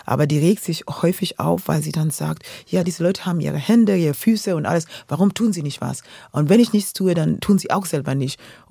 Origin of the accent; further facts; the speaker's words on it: Nairobi, Kenya; first language Luo; German is a second language; weil wir lebten in Nairobi. Und da haben wir dann, weil meine Stiefmutter Amerikanerin war, haben wir auch sehr viel Englisch gesprochen. Aber ich habe dadurch meine Sprache gelernt. Luo ist unsere Muttersprache.